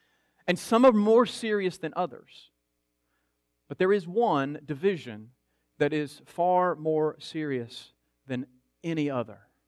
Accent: Louisiana, United States; now in Texas, United States; I grew up in Louisiana, so it was just, we're all Tigers fans. We're all LSU Tigers fans.

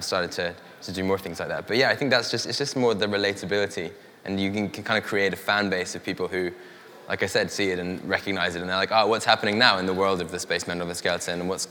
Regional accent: England, United Kingdom; because I am an English artist trying to emulate kind of American style beer artwork as well.

